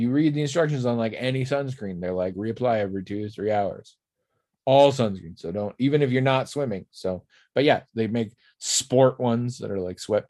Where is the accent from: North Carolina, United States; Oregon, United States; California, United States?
Oregon, United States; Because they're not all the same by any stretch, even different parts of it. I grew up in Oregon.